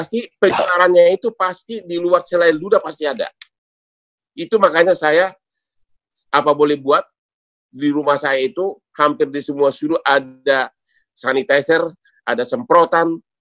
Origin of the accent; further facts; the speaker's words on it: Laguboti, North Sumatra, Indonesia; now in Sydney, Australia; Lagu boti kampung halamanku.